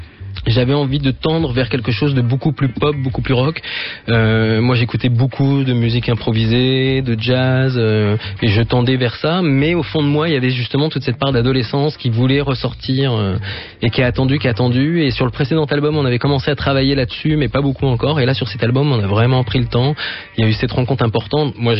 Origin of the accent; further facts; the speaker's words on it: Paris, Île-de-France, France; Mon père est d'origine polonaise, ma mère est d'origine tunisienne et italienne. Et moi, je suis un petit parigot.